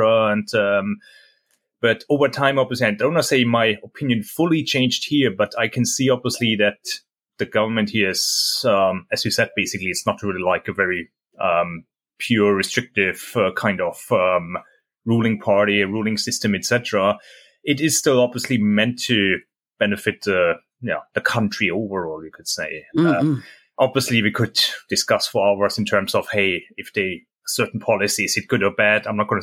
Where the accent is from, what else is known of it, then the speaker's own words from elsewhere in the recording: Germany; now in Singapore; I'm originally from Germany